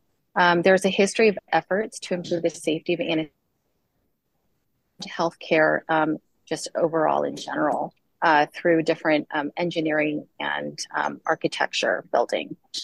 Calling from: Stanford, California, United States; Apologies, I'm calling you from the Stanford campus.

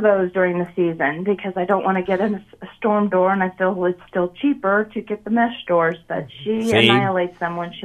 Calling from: Des Moines, Iowa, United States; Des Moines.

